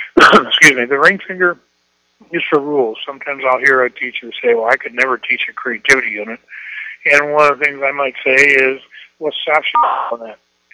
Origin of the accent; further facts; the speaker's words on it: Iowa, United States; When they revived me, because I'm from Iowa, and I'm thinking pennies, $9.99.